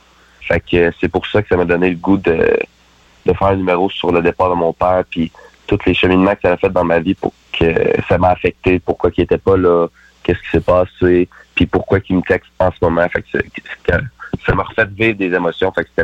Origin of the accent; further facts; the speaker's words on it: Trois-Rivières, Quebec, Canada; now in Bécancour, Canada; Je viens de Trois-Rivières. Maintenant, j'habite à Bécancour.